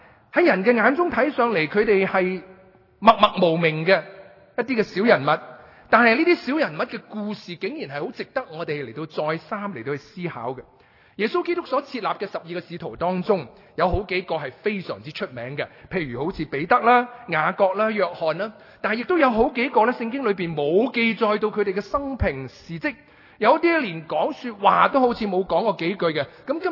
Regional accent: China; 我们中国人有一句说话

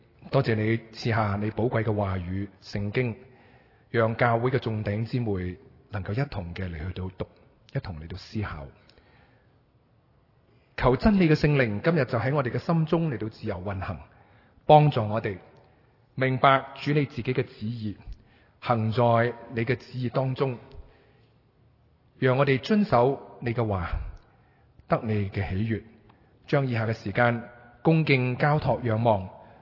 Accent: China; 我们中国人有一句说话

